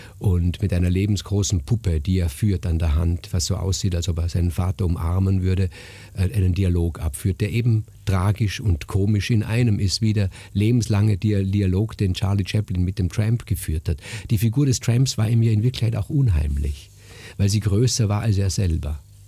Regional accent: Vorarlberg, Austria; Ich komme ja aus Österreich, aus Vorarlberg.

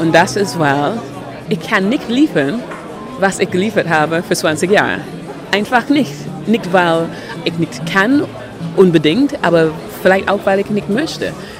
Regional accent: Barbados; German is a second language; ein bisschen von unserer, meine Heimat Barbados, ein bisschen, sodass man nicht sehen kann, aber auch schmecken kann.

